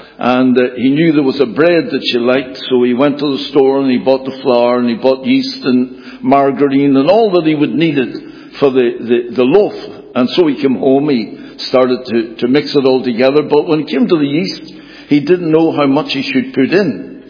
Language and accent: English; Belfast, Northern Ireland, United Kingdom; born there; I was born on the Donegal Road in Belfast.